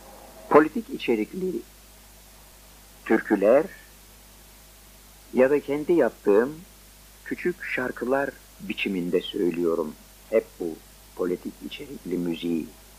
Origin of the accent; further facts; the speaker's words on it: Adana, Turkey; now in Istanbul, Turkey; Adanalıyım. Şimdi İstanbul'da oturuyorum.